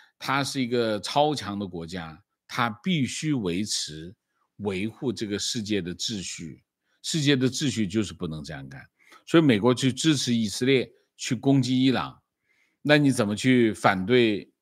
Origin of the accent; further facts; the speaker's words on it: China; 所以我们中国人和我们现代文明还有很大的距离